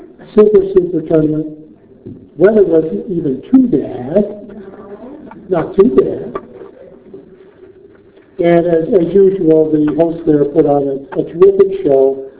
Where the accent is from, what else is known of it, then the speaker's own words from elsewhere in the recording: Los Alamos, New Mexico, United States; came back home and spent some time at my sectional in my hometown of Los Alamos.